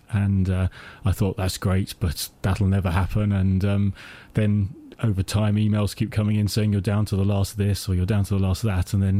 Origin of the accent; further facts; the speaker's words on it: Bracknell, South East England, United Kingdom; So I'm from Bracknell, and but I'm carrying it in Maidenhead.